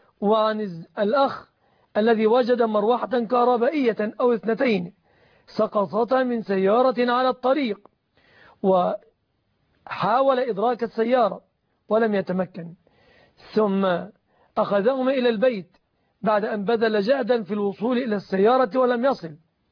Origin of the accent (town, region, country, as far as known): Egypt